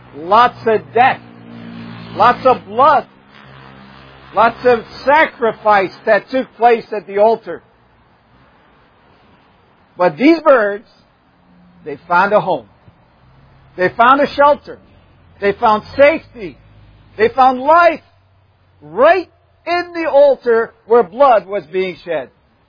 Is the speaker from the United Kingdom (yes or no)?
no; Syria; places where I grew up in Syria.